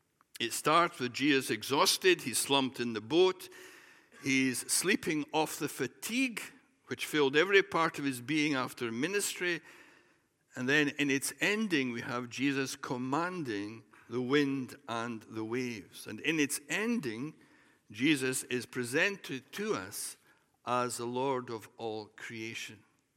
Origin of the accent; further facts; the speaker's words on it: Scotland, United Kingdom; when I was a boy, I was brought up in the Borders near the town of Jedburgh. Now, the Borders then, and pretty much still now, was very much a rugby area.